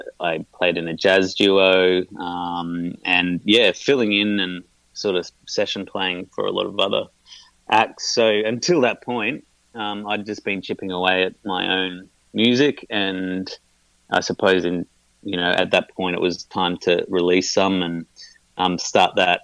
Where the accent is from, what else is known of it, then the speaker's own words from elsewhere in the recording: Brisbane, Queensland, Australia; now in Melbourne, Australia; Melbourne's home. I grew up in Brisbane